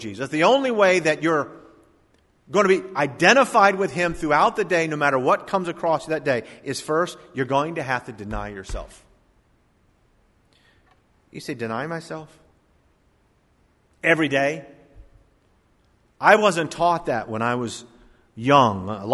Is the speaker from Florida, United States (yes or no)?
yes; Jupiter, Florida, United States; My brother worked here in Jupiter in high school. My dad worked here for many years back when I was in high school here. And this is my hometown.